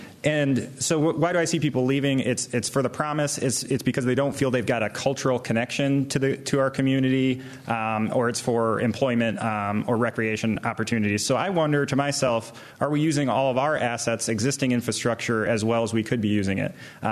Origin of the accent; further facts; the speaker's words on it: Portage, United States; also born or lived in Chicago, United States; So I was born and raised in Portage, and my wife and I moved back here about 4 years ago from Chicago, and we plan to be here a really long time.